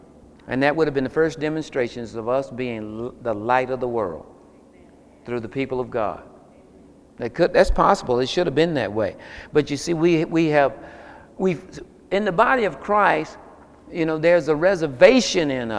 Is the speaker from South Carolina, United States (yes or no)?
yes; Seneca, South Carolina, United States; I'm from Perry Hill in Seneca, South Carolina. Amen. Formerly in the hood